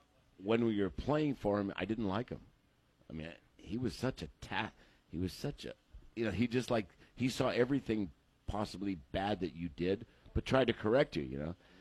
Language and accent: English; Erie, Pennsylvania, United States; now in Texas, United States; And I said, I live in Texas now, you know. And people, I grew up in Erie, Pennsylvania. Okay. Northwest PA, came here.